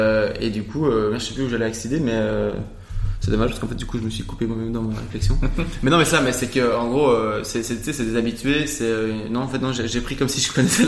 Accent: Brussels, Brussels-Capital Region, Belgium; born there; Non, je suis né à Bruxelles le 16 décembre 1998.

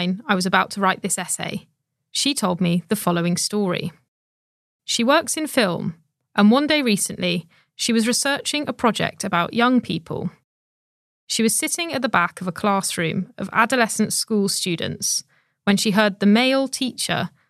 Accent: Inverness, Scotland, United Kingdom; I was in a bookshop in my hometown, Inverness, in the Highlands of Scotland

